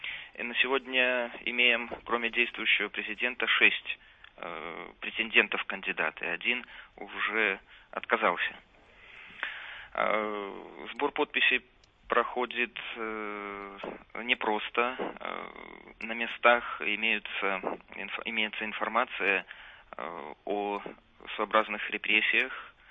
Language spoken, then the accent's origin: Russian; Belarus; По существу мы, белорусы, имеем